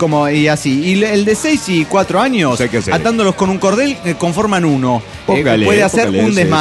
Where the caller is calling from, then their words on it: Parral, Chihuahua, Mexico; reportándome desde Parral, Chihuahua.